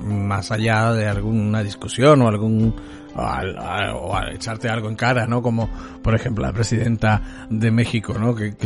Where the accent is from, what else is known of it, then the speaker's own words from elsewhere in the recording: Spain; nosotros como españoles también tenemos que sentirlo